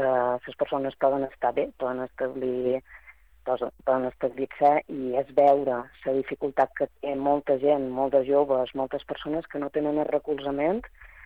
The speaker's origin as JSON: {"language": "Catalan", "region": "Balearic Islands", "country": "Spain", "said": "i també ser conscients com a societat menorquina de què estem generant i què és el que volem generar a Menorca"}